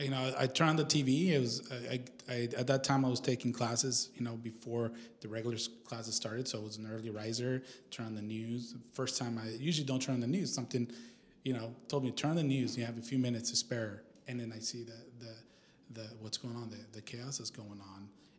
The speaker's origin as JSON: {"language": "English", "town": "Sonoma", "region": "California", "country": "United States", "tie": "born or raised there", "lives_now": "Napa, United States", "said": "No, I grew up in Sonoma"}